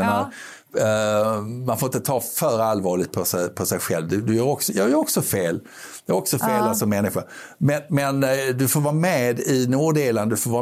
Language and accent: Swedish; Skåne, Sweden; accent: Scanian; Min skånska i 11 timmar.